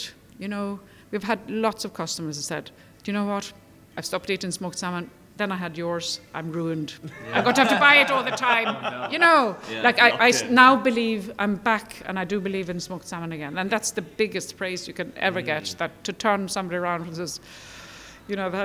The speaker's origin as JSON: {"language": "English", "country": "Sweden", "tie": "born or raised there", "said": "And I grew up in Sweden in the time of... the Baltic Sea actually had huge issues in the 70s and 80s of heavy metals"}